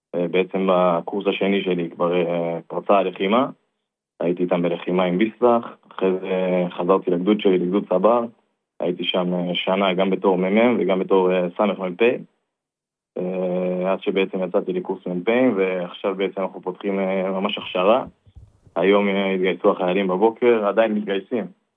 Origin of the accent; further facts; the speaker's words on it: Brazil; Hebrew is a second language; now in Israel; אני בעצם עליתי לארץ מברזיל ב-2009.